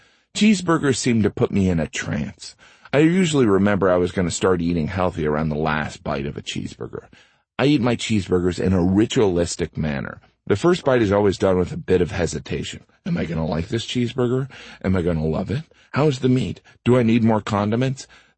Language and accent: English; Indiana, United States; one of the best burgers on this planet is a Shoops burger from where I grew up in Northwest Indiana.